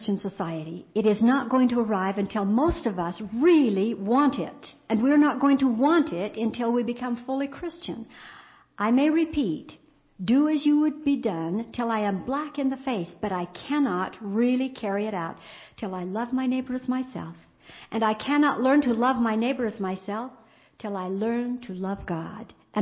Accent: Canada; They didn't do that when I was growing up in Canada in a little farming community.

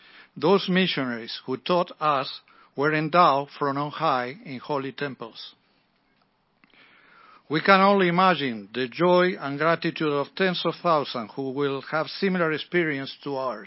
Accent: Montevideo, Uruguay; my wife and I were baptized in Montevideo, Uruguay, my home country.

